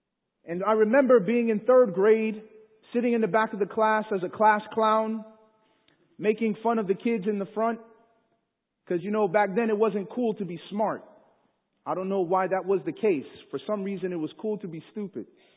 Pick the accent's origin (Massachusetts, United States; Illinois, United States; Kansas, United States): Illinois, United States; Chicago; born or raised there